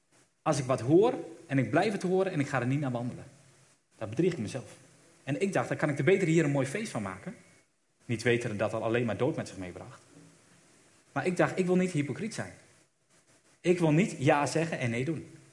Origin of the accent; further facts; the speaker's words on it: Netherlands; Wij als Nederlanders hebben vaak een grijs gebied gemaakt hoe we hem kunnen volgen.